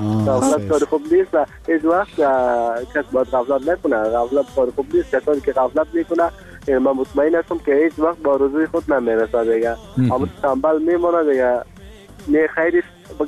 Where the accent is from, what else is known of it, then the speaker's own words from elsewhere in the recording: Afghanistan; کل ما افغان هستیم،